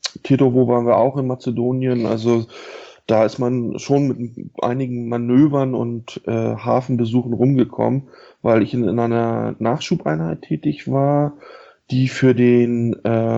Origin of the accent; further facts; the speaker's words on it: Brandenburg, Germany; Ich bin in der Schorfheide groß geworden, dem ehemaligen Jagdgebiet vieler politischer Größen, so ziemlich am Anfang der Schorfheide.